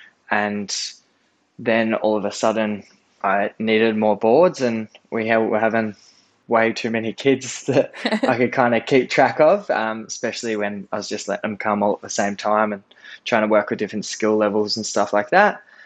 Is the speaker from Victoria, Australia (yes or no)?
yes; Seymour, Victoria, Australia; So I'm from Seymour, Victoria. Seymour is in the top 9 disadvantaged towns in Victoria